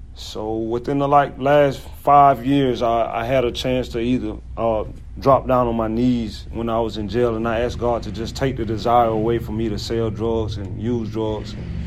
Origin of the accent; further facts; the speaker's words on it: Georgia, United States; I'm from Georgia.